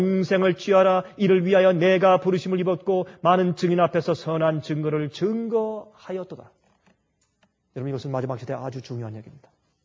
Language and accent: Korean; South Korea; now in abroad; 여러분들 어릴 때에 한국에서 수세식 그런 현대식 화장실에서 자란 분들은 젊은 사람들이죠. 다 젊은 분들이고. 그러나 나이가 좀 든 분들은 우리가 어릴 때는 그런 거 없었죠, 한국에.